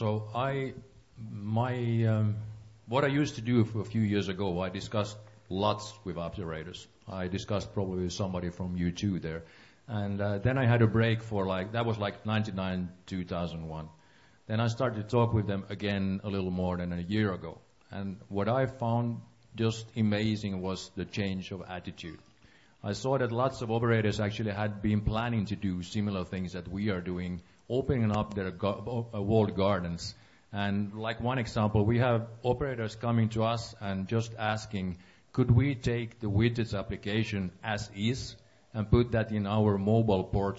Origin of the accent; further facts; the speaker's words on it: Finland; You know, I'm from Finland, let's say that I would put an ad in your handset